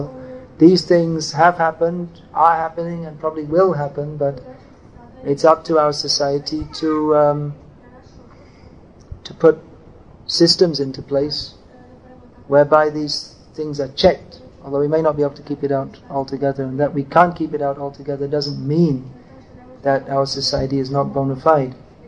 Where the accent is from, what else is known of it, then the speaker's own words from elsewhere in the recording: England, United Kingdom; I grew up near London, and it's generally pretty rough growing up.